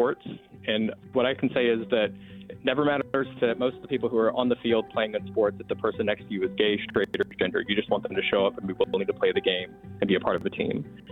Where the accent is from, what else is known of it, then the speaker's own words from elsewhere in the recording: Houston, Texas, United States; You know, as a Texan, you know, I'm a fifth generation Texan. I'm a native Houstonian.